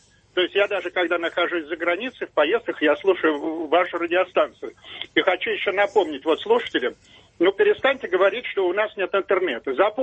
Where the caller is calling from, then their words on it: Moscow Oblast, Russia; Я из Москвы, Московской области